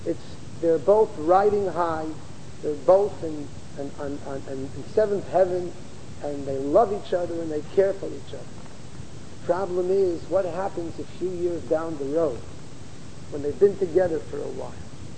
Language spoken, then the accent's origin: English; Hartford, Connecticut, United States; We grew up together in Hartford, Connecticut.